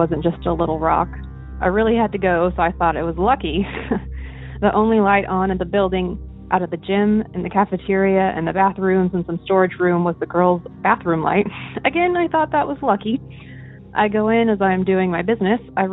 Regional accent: Washington, United States; I'm from Washington State.

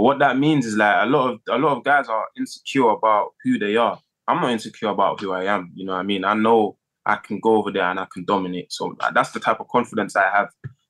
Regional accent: London, United Kingdom; I'm from South as well

